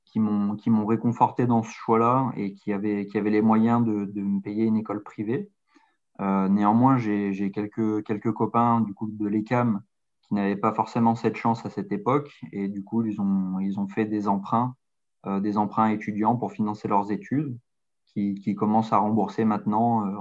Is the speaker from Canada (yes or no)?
no; Lyon, Auvergne-Rhône-Alpes, France; puisque je suis lyonnais, et donc c'était pas trop loin de chez mes parents non plus.